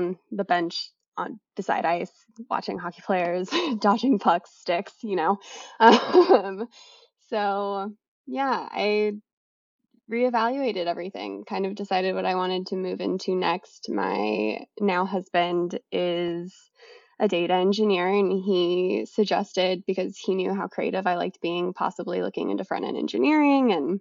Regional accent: San Jose, California, United States; I'm from San Jose, California.

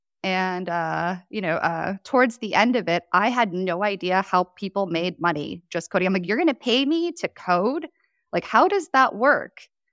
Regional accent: Chicago, Illinois, United States; accent: Chicago; also born or lived in Poland; I was born in Poland, and I grew up in Chicago. Normally, I don't have a Polish accent, but I do have a Chicago accent when I say Chicago, Hatag, or Costco.

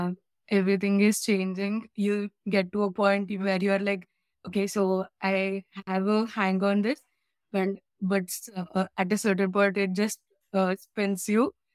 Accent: India; I'm from India.

